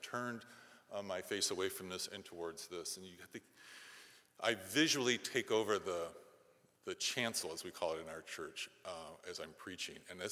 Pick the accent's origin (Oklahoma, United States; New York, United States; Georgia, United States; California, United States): New York, United States; it helped that I grew up on Long Island in a community filled with Italians who taught me how to use your hands when you talk.